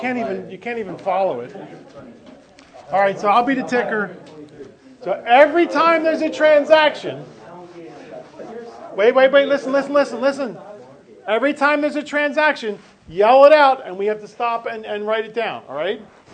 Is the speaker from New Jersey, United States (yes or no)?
no; Philadelphia, Pennsylvania, United States; I'm from Philadelphia. You ever been to Philadelphia? You're not missing much.